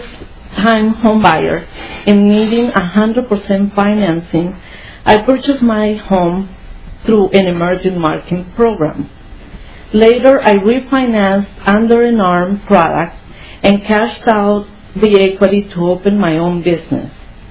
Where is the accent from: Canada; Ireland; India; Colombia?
Colombia; now in United States; owner of Real Financing and Investment. I'm originally from Colombia. I came to the United States with an honest dream to own a piece of land.